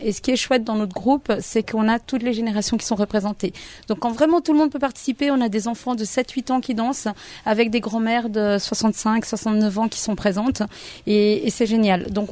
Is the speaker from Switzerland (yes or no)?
no; Concepción, Biobío, Chile; où moi je viens de Concepción, donc je suis super fière de ma région